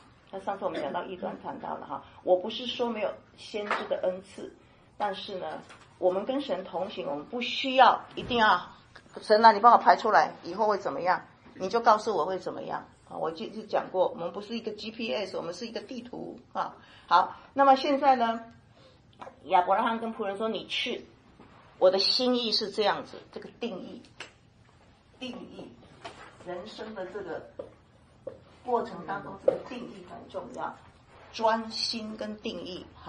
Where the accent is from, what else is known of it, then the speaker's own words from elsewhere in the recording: China; 那我们也我中国人很明白，特别是儿子哈